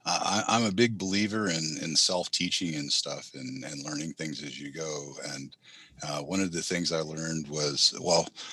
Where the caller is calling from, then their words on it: Oakland, California, United States; In my home due to COVID in Oakland, California.